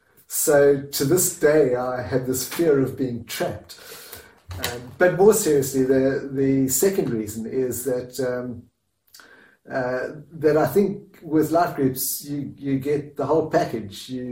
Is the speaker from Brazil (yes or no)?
no; Ireland; I don't sound it, but I'm actually Irish